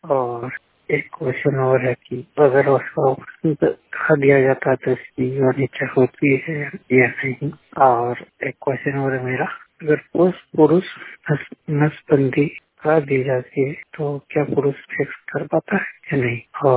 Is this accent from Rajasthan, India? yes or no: yes; Rajasthan, India; मैं राजस्थान से हूँ।